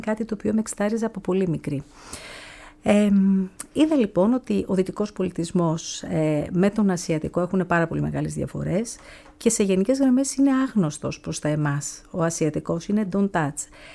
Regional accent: Rafina, Attica, Greece; Μεγάλωσα στη Ραφίνα, γεννήθηκα και μεγάλωσα στη Ραφίνα.

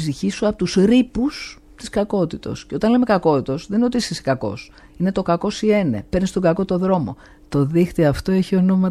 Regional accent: Greece; η δική μας δόνηση σαν Έλληνες

